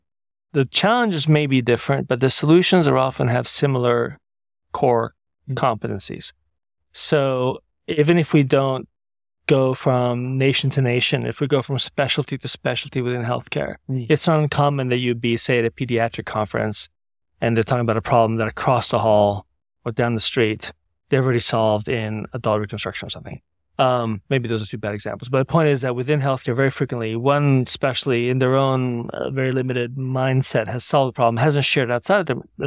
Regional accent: Sydney, New South Wales, Australia; I grew up in Sydney from 1973 to 1980, which dates me a little bit. I was a young man, went to school just up the street here.

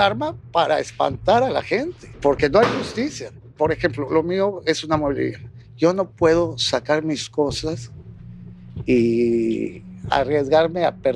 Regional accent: Acapulco, Guerrero, Mexico; Yo soy de Acapulco y adoro Acapulco.

